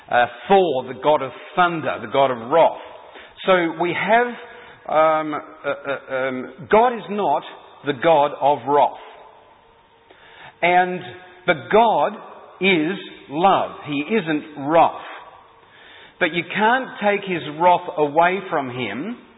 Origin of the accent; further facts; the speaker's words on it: Adelaide, South Australia, Australia; But I'm from Adelaide, so you'll have to bear with me with wrath.